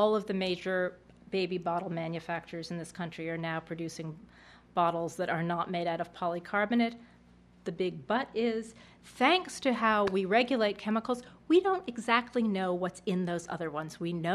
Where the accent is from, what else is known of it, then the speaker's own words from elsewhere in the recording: Northeast, United States; I'm from the Northeast, so maybe I have sort of Yankee, sort of thrifty in me.